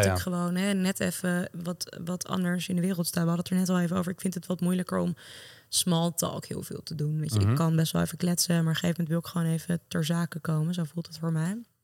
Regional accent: Amsterdam, North Holland, Netherlands; now in The Hague, Netherlands; Dus ik ben bijvoorbeeld nu net verhuisd naar Den Haag. Nou, daar heb ik precies geen connecties nog. Daar ben ik nog aan het bouwen. Ik kom echt uit Amsterdam.

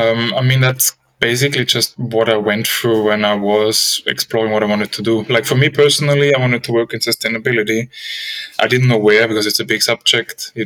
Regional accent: Austria; English is a second language; also born or lived in Gothenburg, Sweden; now in Sweden; Like you said, I'm originally from Austria. So a little bit myself in Europe, but I spent a good decade in Sweden, in Gothenburg.

